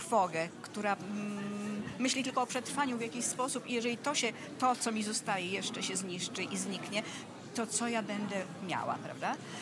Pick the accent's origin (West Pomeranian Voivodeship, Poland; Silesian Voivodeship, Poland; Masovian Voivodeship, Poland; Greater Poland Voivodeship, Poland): Masovian Voivodeship, Poland; Warsaw; Mieszkaliśmy w Warszawie, jesteśmy warszawiakami, prawda? Zresztą z mojego ojca też jestem warszawianką od wieków.